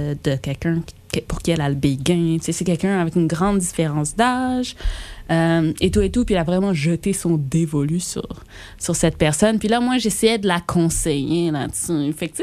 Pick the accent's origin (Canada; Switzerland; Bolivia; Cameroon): Canada; Montreal, Quebec; Moi, je viens de Montréal.